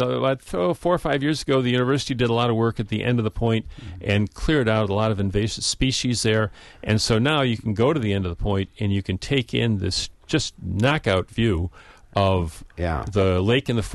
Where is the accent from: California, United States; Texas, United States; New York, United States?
New York, United States; Yes, and I grew up on Cazenovia Lake in New York State, and it's a much smaller lake than Mendota